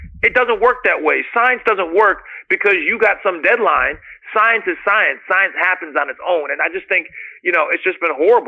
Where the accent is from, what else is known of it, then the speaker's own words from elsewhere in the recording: United States; So as a physician, as an American, as a lover of human life